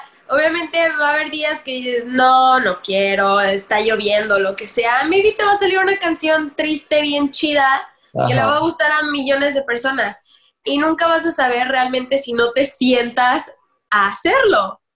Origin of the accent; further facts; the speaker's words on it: Mexico; yo soy mexicana, entonces nosotros tampoco tenemos mucho tiempo haciendo urbano ni reggaetón ni nada de eso.